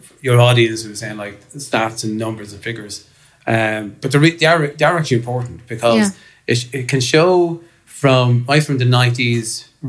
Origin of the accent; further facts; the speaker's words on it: Dublin, Leinster, Ireland; I was brought up in Dublin and I was brought up in a time where travellers weren't welcomed